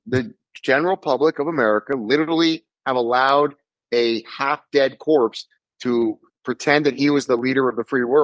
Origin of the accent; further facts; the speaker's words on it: United States; I am embarrassed to say I'm American